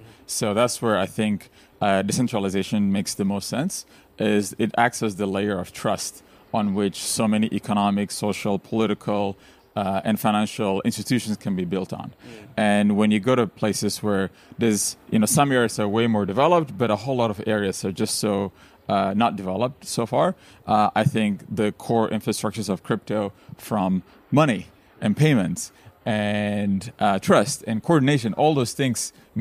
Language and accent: English; Ethiopia; English is a second language; When I was growing up in Ethiopia, the internet opened the world to me. I learned most of my English online.